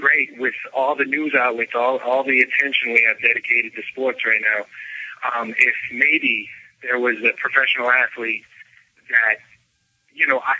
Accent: New Hampshire, United States; Because I'm from New Hampshire, and we're really big on the Red Sox.

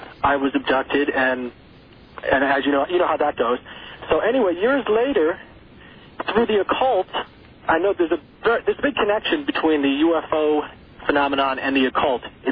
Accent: New York, United States; The fact of the matter is, I was from Rockland County, New York.

